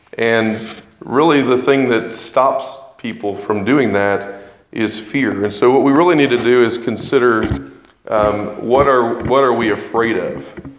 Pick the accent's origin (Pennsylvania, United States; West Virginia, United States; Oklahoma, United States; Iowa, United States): Oklahoma, United States; I'm from Oklahoma, so I can say that.